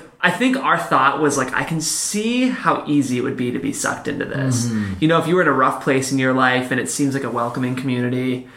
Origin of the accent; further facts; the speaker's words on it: Cleveland, Ohio, United States; now in Los Angeles, United States; I came here from Cleveland, Ohio, and, like, I love L.A., but there's nothing like Scientology in Cleveland.